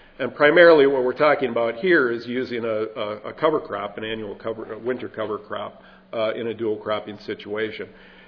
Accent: Midwest, United States; I come from the Midwestern Corn Belt region, and it's mostly corn and soybean

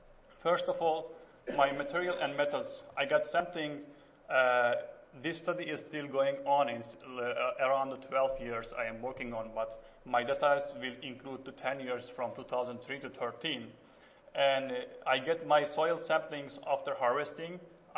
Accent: Turkey; English is a second language; moved away as an adult; now in United States; from Turkey. I am studying in the Department of Plant Science in South Dakota State University

